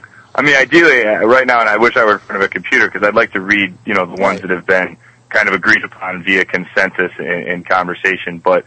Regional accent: Michigan, United States; moved away as an adult; now in Los Angeles, United States; Teaching in LA is what brought me out here. I grew up in Michigan.

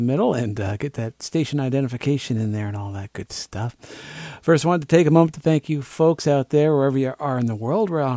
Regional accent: New Hampshire, United States; Right here in my home state of New Hampshire, we're on WNEC and WZNC.

